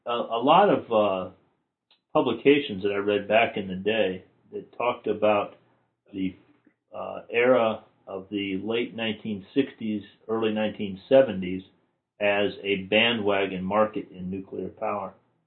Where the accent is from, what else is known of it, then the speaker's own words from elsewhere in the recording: Florida, United States; Well, I was proud of my home state of Florida